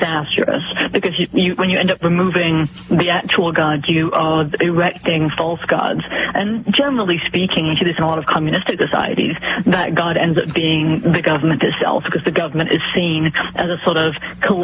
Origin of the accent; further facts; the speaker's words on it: England, United Kingdom; now in United States; I grew up in England